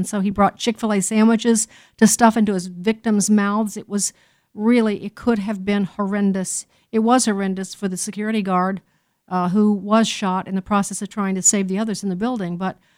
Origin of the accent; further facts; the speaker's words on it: Chicago, Illinois, United States; And trust me, I'm from Chicago.